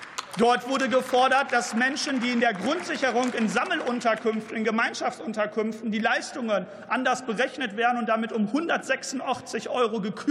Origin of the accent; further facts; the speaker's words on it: North Rhine-Westphalia, Germany; Gucken wir aber mal in die Länder, zum Beispiel meine Heimat Nordrhein-Westfalen.